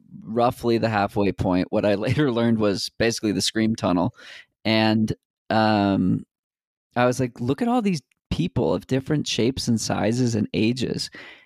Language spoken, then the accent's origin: English; Boston, Massachusetts, United States; I grew up in Boston, one town over from where the Boston Marathon would run through.